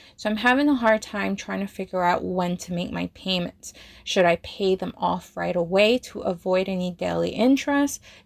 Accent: Plainfield, New Jersey, United States; I'm from Plainfield, New Jersey.

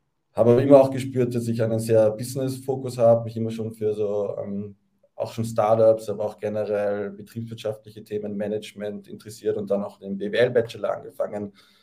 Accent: Vienna, Austria; Also ich habe in Wien studiert, also ich komme auch ursprünglich aus Wien, habe dann sehr lange auch überlegt, ins Ausland zu gehen fürs Studium, habe mich aber dann doch dazu entschlossen, in Wien zu bleiben

